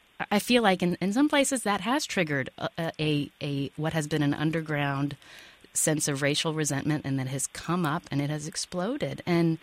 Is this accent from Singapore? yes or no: no; West Virginia, United States; I have feelings about that term as a West Virginian.